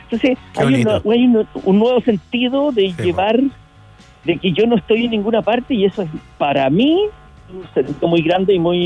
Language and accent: Spanish; Chile; nosotros como chilenos